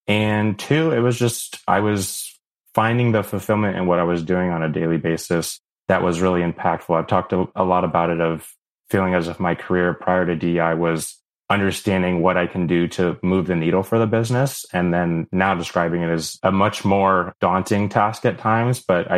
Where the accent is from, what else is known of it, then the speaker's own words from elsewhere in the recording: California, United States; it's growing up in the Bay Area. One of the things that was important for me was I didn't know that tech would be a possibility in the first place for me.